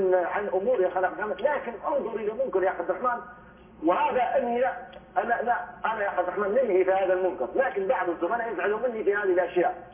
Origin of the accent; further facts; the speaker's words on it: Libya; هذا ليس عندنا في ليبيا